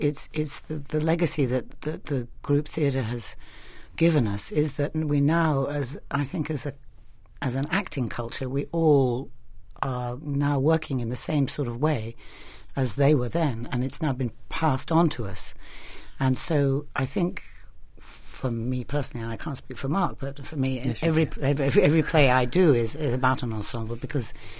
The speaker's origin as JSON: {"language": "English", "region": "England", "country": "United Kingdom", "tie": "born or raised there", "said": "because of Senator McCarthy, I was brought up in England."}